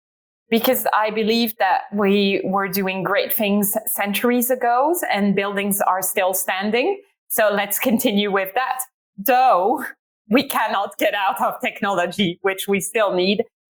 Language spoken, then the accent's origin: English; Ghent, Flanders, Belgium; now in London, United Kingdom; Ghent, because it's my hometown.